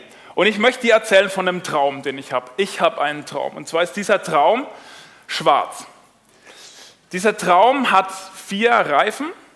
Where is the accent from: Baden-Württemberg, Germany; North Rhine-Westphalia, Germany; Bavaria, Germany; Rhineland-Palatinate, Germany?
Bavaria, Germany; Schweinfurt; Ich komme aus Schweinfurt. Das ist so eine mittelschöne Industriestadt im Norden von Bayern.